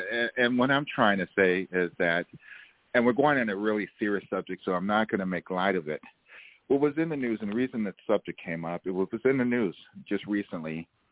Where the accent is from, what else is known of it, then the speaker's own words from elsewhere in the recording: South Carolina, United States; also born or lived in Philadelphia; When I was a kid growing up in South Carolina.